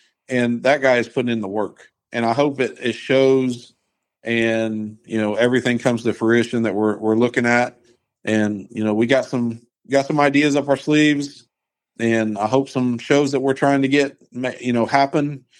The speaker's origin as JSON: {"language": "English", "region": "Oklahoma", "country": "United States", "said": "You know, but we're from Oklahoma, so ASCS, like you said, has always been kind of the thing."}